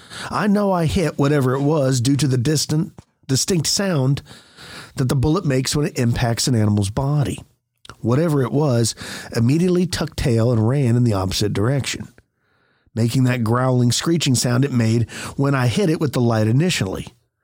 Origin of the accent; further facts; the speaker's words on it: Hebbronville, Texas, United States; I hauled my butt back into my hometown of Hebronville, Texas, which is 30 or 40 minutes drive from my ranch.